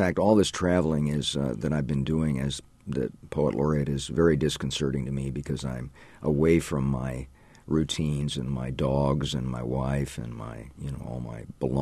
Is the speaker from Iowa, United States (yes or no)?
yes; Ames, Iowa, United States; born or raised there